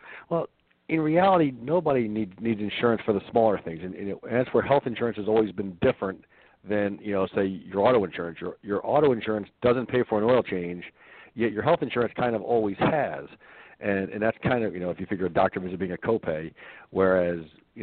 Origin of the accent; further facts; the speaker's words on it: Pennsville, New Jersey, United States; now in Chicago, United States; I'm calling in from the Chicago area. I live in a Chicago suburb. Grew up in a town called Pennsville, New Jersey, which is probably 30 minutes outside of Philadelphia.